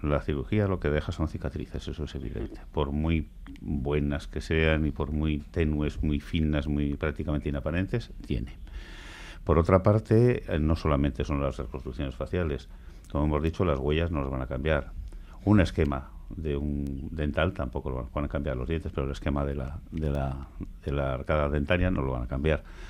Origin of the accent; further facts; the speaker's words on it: Getxo, Basque Country, Spain; Y yo soy de Guecho, que es un lastre importante cuando te enfrentas